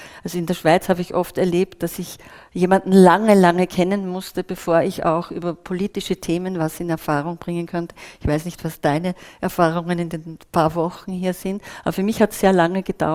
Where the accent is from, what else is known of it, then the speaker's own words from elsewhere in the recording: Turkey; German is a second language; moved away; also born or lived in Vienna, Austria; Und ich bin aus der Türkei praktisch mit einem kurzen Zwischenstopp. Ich war 4 Jahre in der Türkei, dann ein kurzer Zwischenstopp in Wien und dann bin ich hierher gezogen.